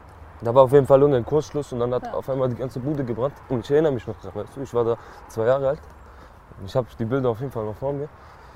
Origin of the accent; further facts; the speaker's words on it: Stuttgart, Baden-Württemberg, Germany; born there; Ich bin 1997 geboren und in Stuttgart.